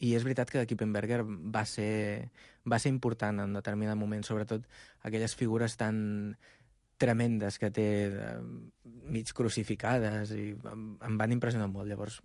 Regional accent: Barcelona, Catalonia, Spain; és la meva ciutat i, a més, diguéssim que ara mateix, estant a Ràdio Estel, estic, diguéssim, molt content perquè sóc de Sants.

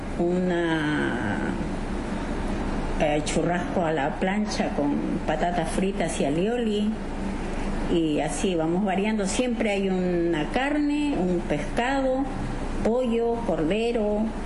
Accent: Peru; vamos poniendo platos de mi país, que soy de Perú

